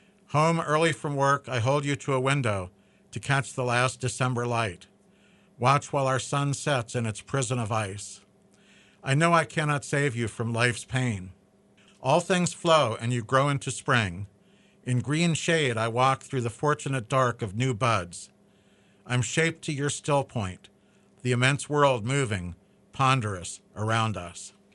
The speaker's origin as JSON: {"language": "English", "town": "Moline", "region": "Illinois", "country": "United States", "tie": "born there", "said": "I was born in Moline, August 8, 1940. My father worked for John Deere at the time."}